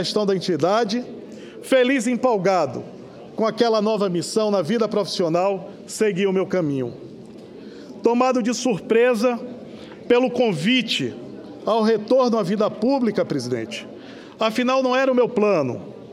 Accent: Salvador, Bahia, Brazil; also born or lived in Lauro de Freitas; Carrego comigo traços da capital Salvador, minha cidade natal, mas trago ainda o aprendizado do povo empreendedor de Lauro de Freitas, a cidade que me acolheu no meu primeiro mandato como político

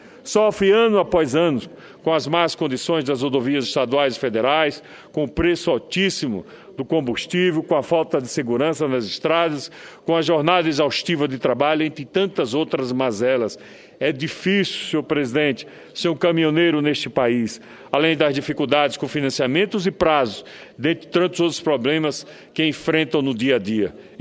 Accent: Itabaiana, Sergipe, Brazil; sou de Itabaiana, minha cidade possui o maior percentual de veículo por pessoa do país.

